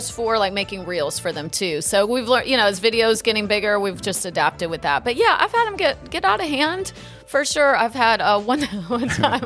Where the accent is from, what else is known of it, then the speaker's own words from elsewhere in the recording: Nashville, Tennessee, United States; also born or lived in Alabama; Well, I was born in Alabama. My dad was in the military, but Nashville was always home because my grandparents lived in Clarksville.